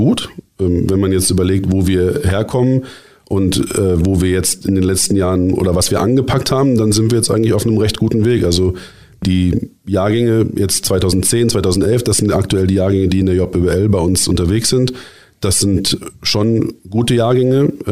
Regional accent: Berlin, Germany; moved away as an adult; now in Bavaria, Germany; Ich bin gebürtiger Berliner. Und bin jetzt seit 2009 nach Abi und Ausbildung in Berlin, bin ich jetzt in Bayern.

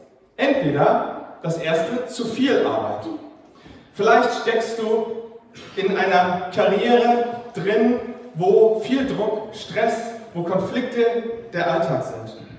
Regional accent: Schleswig-Holstein, Germany; Ich komme aus Norddeutschland, Schleswig-Holstein, und da hat man das Glück, dass man da nicht so viel redet.

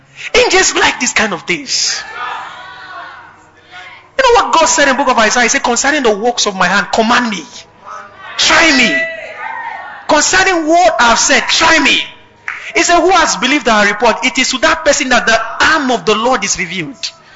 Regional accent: Benue, Nigeria; I'm from Benue and I'm trying to enter and the woman is thinking I'm lying.

